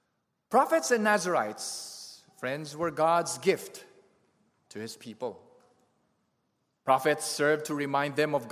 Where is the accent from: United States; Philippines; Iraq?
Philippines; I grew up in the Philippines